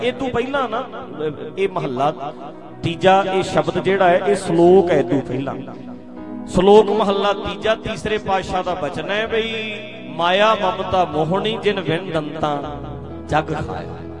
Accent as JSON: {"language": "Punjabi", "town": "Dhadrian", "region": "Punjab", "country": "India", "tie": "born or raised there", "said": "ਮੇਰੇ ਪਿੰਡ ਢੱਡਰੀਆਂ, ਆਪਣਾ ਤੇ ਨੇੜੇ ਹੀ ਪਿੰਡ ਆ, ਇੱਥੇ ਨਾਲ ਬੁਲਾਡੇ ਦੇ ਨੇੜੇ ਪੈ ਜਾਂਦਾ ਆਪਣਾ ਪਿੰਡ, ਤੇ ਸਾਡੇ ਉੱਥੇ 4 ਪਿੰਡ ਜਿਹੜੇ ਆ ਪਾਕਿਸਤਾਨੋਂ ਆਏ ਲੋਕਾਂ ਦੇ ਆ"}